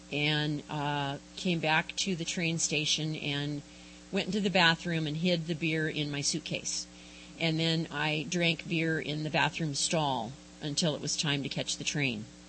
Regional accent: San Diego, California, United States; I was born and raised in San Diego, the youngest of four kids, and I'm the only girl, and I'm the baby, so I may have been a little bit spoiled.

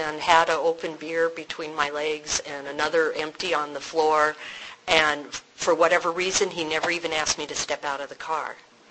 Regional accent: Ocean Beach, United States; I grew up in Ocean Beach in the 60s.

